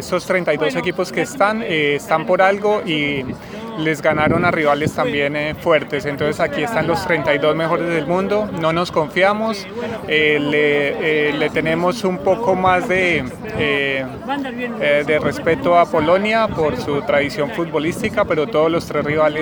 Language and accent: Spanish; Bogotá, Colombia; vengo con mi esposa de Bogotá.